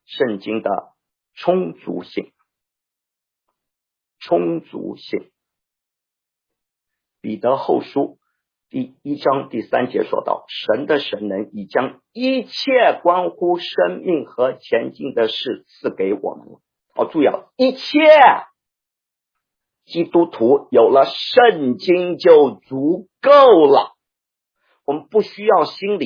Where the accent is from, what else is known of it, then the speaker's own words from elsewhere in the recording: China; 我们中国人说书中自有黄金屋，书中自有颜如玉。